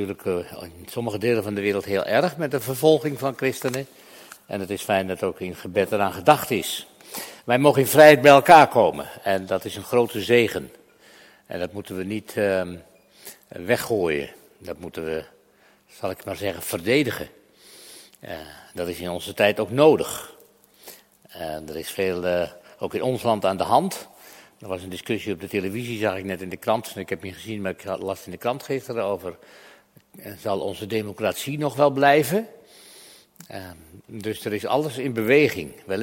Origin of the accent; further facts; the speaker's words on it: Flevoland, Netherlands; Ik kom uit Flevoland. Dat is ook goed land.